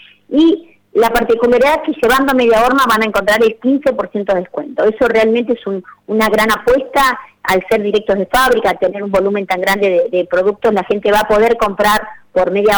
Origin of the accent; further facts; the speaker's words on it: Olavarría, Buenos Aires Province, Argentina; Yo soy de Olavarría original, pero la fábrica está en la ciudad de Azul, provincia de Buenos Aires